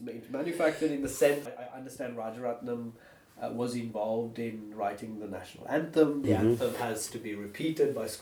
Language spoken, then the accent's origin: English; Sri Lanka; growing up in Sri Lanka in the 1970s, in the midst of the ethnic strife and conflict